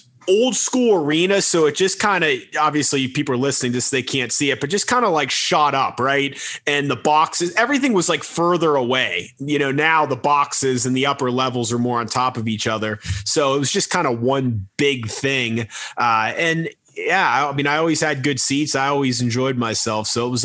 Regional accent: Pittsburgh, Pennsylvania, United States; So like I said, man, we're in Pittsburgh. We're in my hometown.

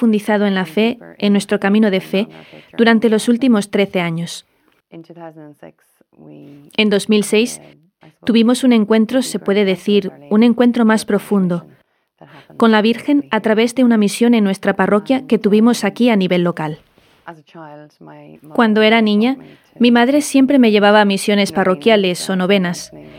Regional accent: County Meath, Ireland; Spanish is a second language; Soy de Irlanda, de County Meath, en Irlanda.

